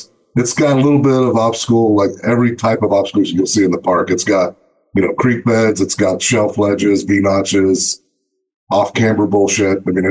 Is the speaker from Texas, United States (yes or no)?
yes; Texas, United States; No, I'm from Central Texas, since everybody else has stage fright.